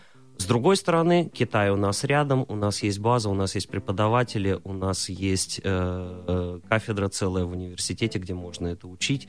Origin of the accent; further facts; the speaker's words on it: Biysk, Altai Krai, Russia; also born or lived in Novokuznetsk / Barnaul; я родился в Новокузнецке, вырос в Бийске, учился в Барнауле.